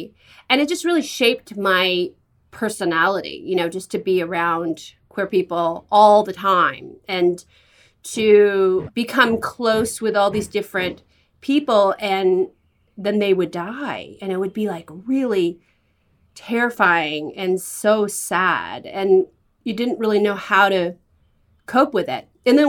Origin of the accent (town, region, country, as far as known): San Francisco, California, United States; born or raised there